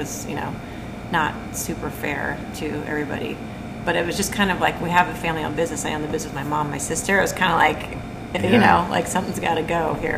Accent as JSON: {"language": "English", "town": "Portland", "country": "United States", "tie": "born or raised there", "said": "I grew up in Portland And then I went to Rhode Island for school"}